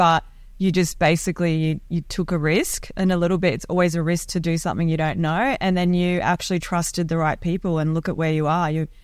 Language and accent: English; Australia; English is a second language; also born or lived in Iran / Thailand; So I was born in Iran. Left Iran when the revolution happened and came to Australia with my parents. So I couldn't speak any English.